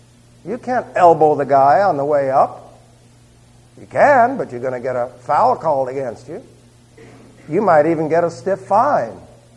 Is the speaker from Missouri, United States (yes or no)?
no; New York, United States; Imagine six of us from New York and all the rest, all from West Virginia.